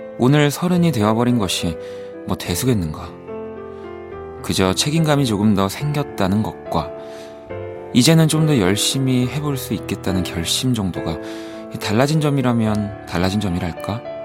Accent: Incheon, South Korea; 저는 인천 사람이라서

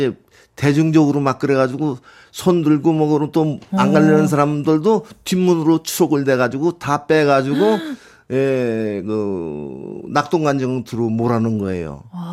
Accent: Pyonggang, Kangwon, North Korea; now in South Korea; 저 그때는 내가 이북이 고향 그 평강인데

